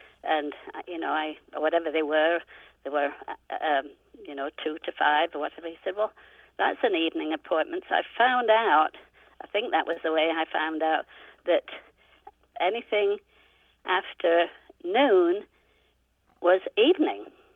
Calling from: Oxford, Ohio, United States; I'm calling from Oxford, Ohio.

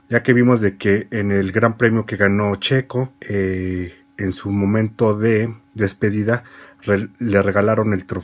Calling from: Mexico City, Mexico; de la Ciudad de México y mi pregunta es la siguiente.

